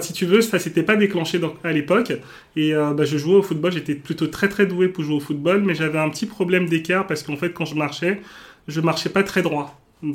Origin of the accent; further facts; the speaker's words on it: Benin; born there; En fait, si tu veux, je suis né au Bénin.